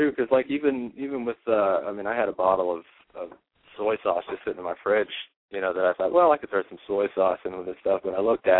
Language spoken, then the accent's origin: English; South Carolina, United States; I'm from South Carolina. Just calling in, saying hi.